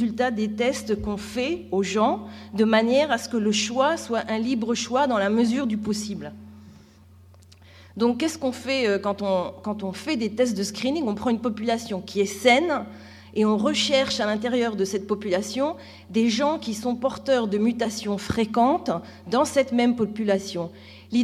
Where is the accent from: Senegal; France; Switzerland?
France; now in Israel; J'ai grandi en France et je vis depuis 30 ans en Israël.